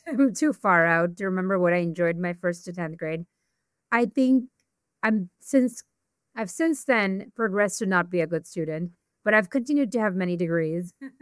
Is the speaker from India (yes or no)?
yes; Mumbai, Maharashtra, India; also born or lived in Gujarat; I was born in India. I was born in a hospital in Gujarat, but I was raised mostly in Bombay.